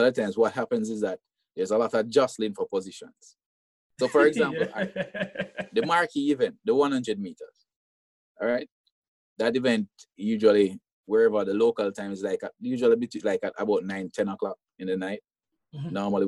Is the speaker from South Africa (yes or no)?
no; Jamaica; As a Jamaican, I kind of felt